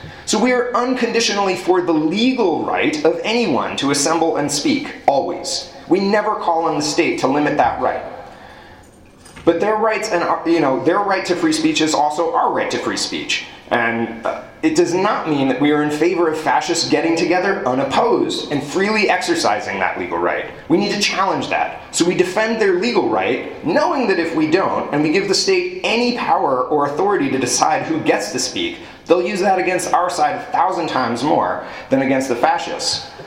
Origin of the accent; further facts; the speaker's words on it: New Orleans, Louisiana, United States; also born or lived in Madison; now in San Francisco Bay Area, United States; I grew up in New Orleans. Of course, there was all sorts of scandals of Klan members in the force. And then I moved to the Bay Area, well, by way of Madison, but whatever. Now I'm in the Bay Area